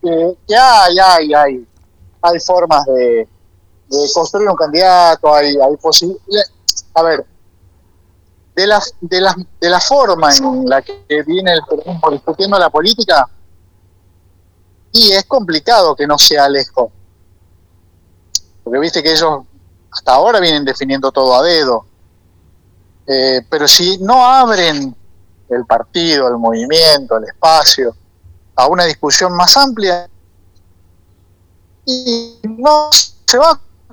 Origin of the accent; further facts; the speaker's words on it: Campana, Buenos Aires Province, Argentina; lo que somos de Campana sabemos